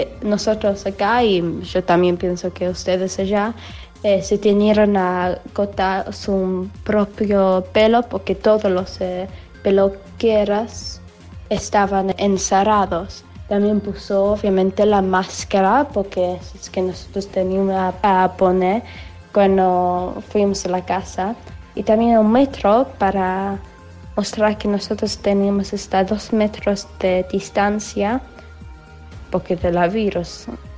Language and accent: Spanish; Horsham, South East England, United Kingdom; Spanish is a second language; de Horsham en Inglaterra.